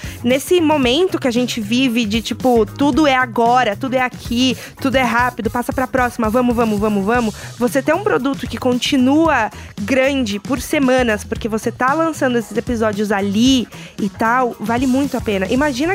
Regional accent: Brazil; Porque eu sou brasileira

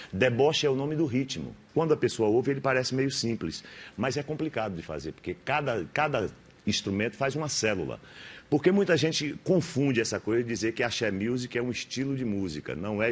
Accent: Feira de Santana, Bahia, Brazil; born there; also born or lived in Vitória da Conquista / Itabuna; Eu nasci em Feira de Santana, mas eu sou meio cigano pelo fato de que eu morei... Fiquei em Feira um mês, depois fui para a Vitória da Conquista. De lá eu fui para Itabuna, o Baita. Eu morei em vários lugares.

